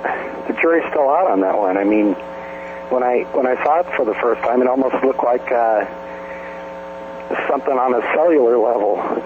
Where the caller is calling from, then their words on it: Nevada, United States; from Nevada.